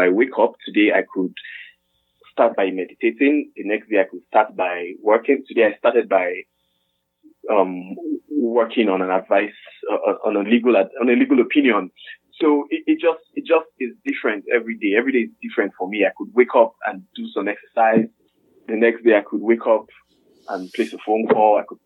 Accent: Edo, Nigeria; Okay, I'm a Nigerian. Mm. I was born in Edo State, Nigeria, but I'm not from Edo State, Nigeria. I'm from Anambra State, in Nigeria. But my mom was living in Edo State at the time, so I was born in Edo State.

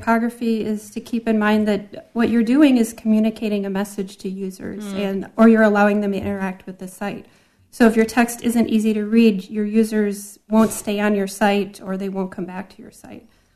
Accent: United States; moved away as an adult; now in Montreal, California, United States; I live in Montreal. I've lived here about 2 years, but I come from the United States.

